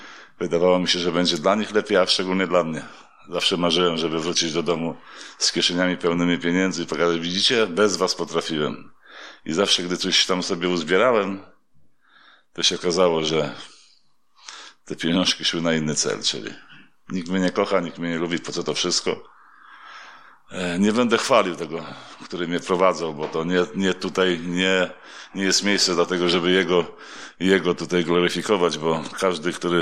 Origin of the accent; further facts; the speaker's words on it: Żagań, Lubusz Voivodeship, Poland; born there; przyjechałem z Warszawy, a tak naprawdę urodziłem się w Żaganiu